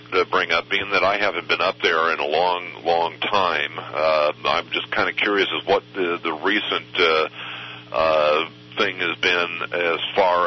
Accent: Eugene, Oregon, United States; Well, the whole state is near and dear to my heart because I'm from that area.

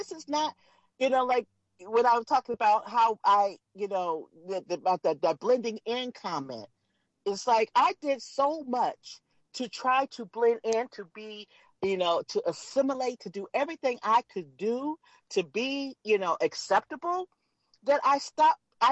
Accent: Los Angeles, California, United States; I grew up in West LA.

